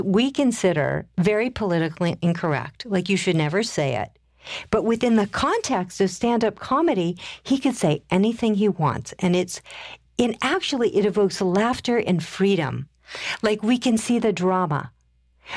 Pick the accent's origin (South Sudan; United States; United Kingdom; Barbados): United States; Colorado; I come from Colorado. It's bone dry there.